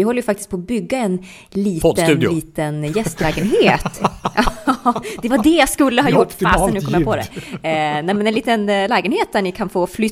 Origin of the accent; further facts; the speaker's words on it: Sweden; när jag pratar med mina familj och vänner hemma i Sverige